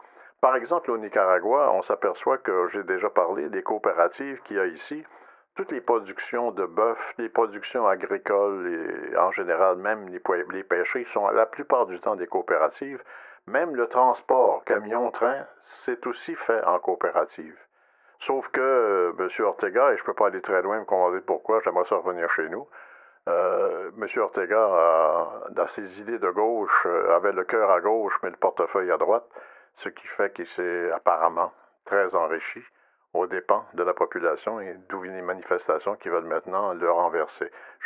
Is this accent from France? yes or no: no; Quebec, Canada; On présente les sondages chez nous au Québec comme des scores de parties de hockey